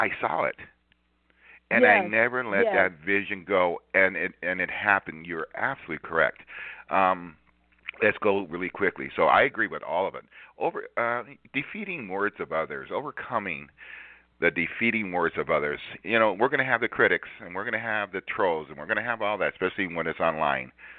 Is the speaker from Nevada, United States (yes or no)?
no; Inglewood, California, United States; also born or lived in Compton, United States; You know, as a kid, it was I was brought up in Inglewood, Compton, and everything. It was the lower end of town.